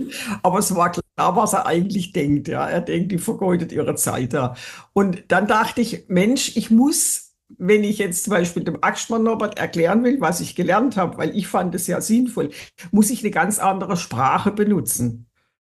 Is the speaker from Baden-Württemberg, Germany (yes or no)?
yes; Baden-Württemberg, Germany; Also ich bin ja Badenerin, wie man hört. Nicht Schwäbin, sondern Badenerin.